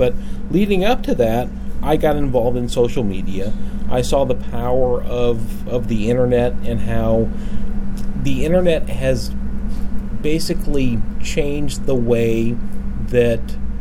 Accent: Louisville, Kentucky, United States; I grew up in Louisville. I've lived in Louisville my whole life.

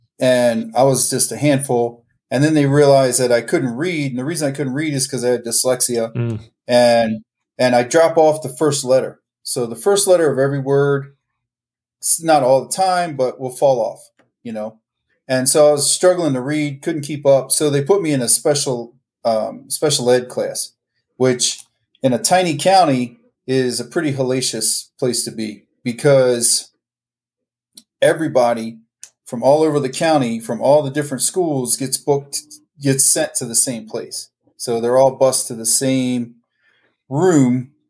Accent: Maryland, United States; I was born and raised in Maryland, so the Eastern Shore of Maryland. So little tiny area of the country. I think our county maybe had 13,000 people.

